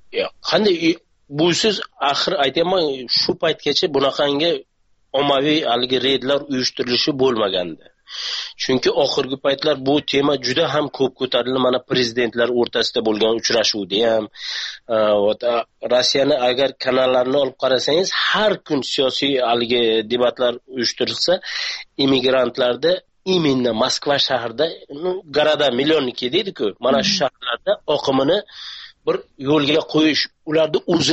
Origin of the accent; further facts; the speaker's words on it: Samarkand, Samarqand Region, Uzbekistan; now in Moscow, Russia; Men o'zim Samarqandlikman.